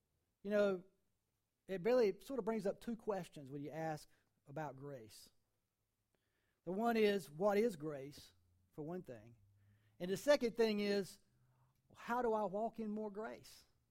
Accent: North Carolina, United States; We're from Eastern North Carolina. We know what that's all about, right?

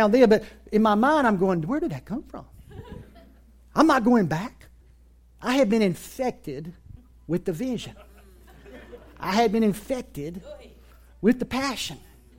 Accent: Wilson, North Carolina, United States; that was what that was for me to get out of my hometown of Wilson and Greenville.

